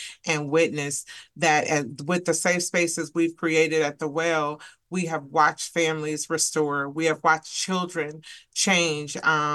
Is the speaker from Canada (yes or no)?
no; Springfield, United States; I grew up in Springfield. We moved to Springfield when I was around 9 or so. And so I spent a majority of my life there before leaving there.